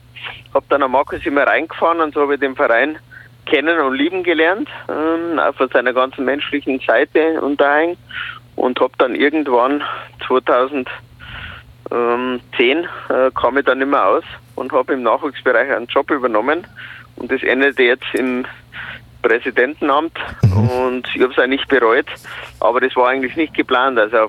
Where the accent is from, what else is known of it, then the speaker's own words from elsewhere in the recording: Holzkirchen, Bavaria, Germany; meine Heimat ist Holzkirchen, das ist 30 Kilometer südlich von München.